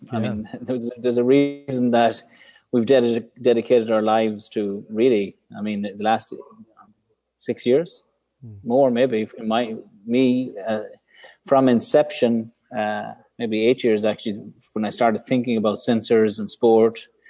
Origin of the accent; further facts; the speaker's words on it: Ireland; now in San Francisco, United States; for me to keep connected to my friends and family that are not here in San Francisco. Obviously, I'm from Ireland.